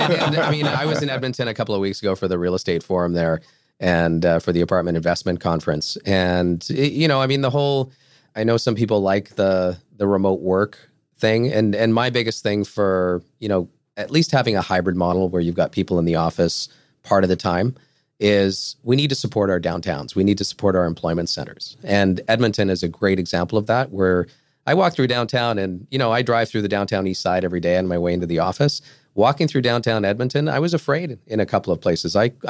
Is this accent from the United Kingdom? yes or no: no; Portugal; I'm from Portugal.